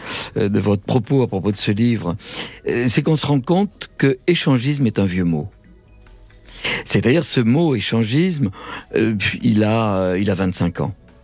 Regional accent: Bordeaux, Nouvelle-Aquitaine, France; moi, je suis originaire de Bordeaux, mais je suis fondamentalement pyrénéen. Dans les Pyrénées, tout le monde siffle. On apprend à siffler. Ma grand-mère m'avait appris, jeune, à siffler.

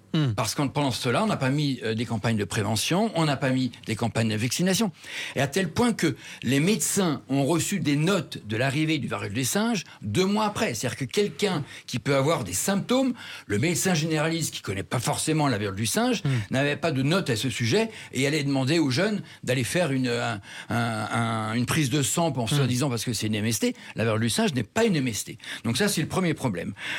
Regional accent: France; chez nous en France.

